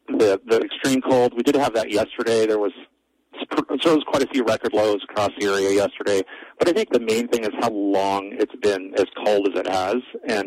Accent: Fairbanks, Alaska, United States; I'm from Fairbanks, Alaska, and I've been telling my wife this is what winters up there are like.

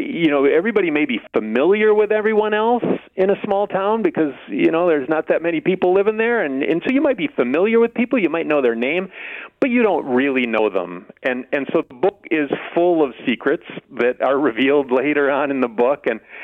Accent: United States; I grew up there. I grew up in Clark County.

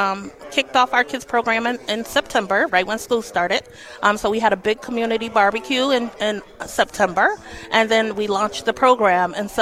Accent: Hartford, Connecticut, United States; also born or lived in Providence / Norwich; but I'm born and raised in Hartford. So I've been in Providence, Rhode Island

